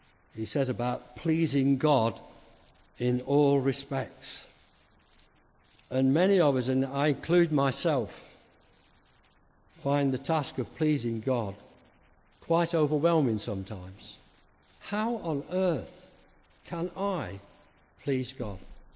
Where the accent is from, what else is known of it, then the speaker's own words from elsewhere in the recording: Yorkshire and the Humber, United Kingdom; I come from Yorkshire.